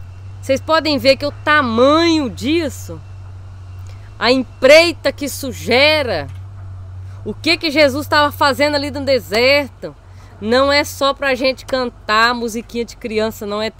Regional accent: Minas Gerais, Brazil; now in United States; Sou mineira, mas tô falando de trem agora.

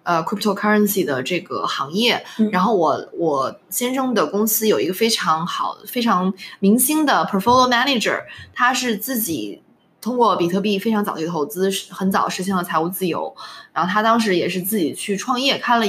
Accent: China; now in United States; 我觉得作为我们中国人当然是买过房子啦。

